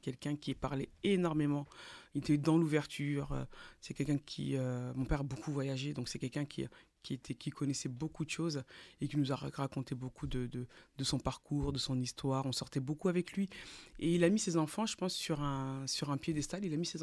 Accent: Beaumont-sur-Oise, Île-de-France, France; also born or lived in Paris; Moi, j'ai grandi à Beaumont, à Pers-en-Beaumont, à Beaumont-sur-Oise. J'arrive quand j'ai l'âge de 3 ans.

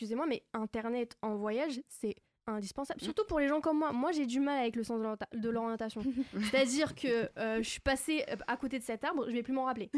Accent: Algeria; moi, je suis algérienne, donc voilà, je défends mon pays.

